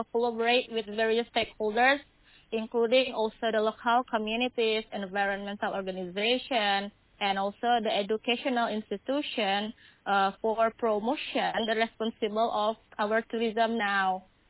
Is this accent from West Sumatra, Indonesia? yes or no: yes; Padang, West Sumatra, Indonesia; English is a second language; So, I'm from Padang, and now I am in education and also in conservation.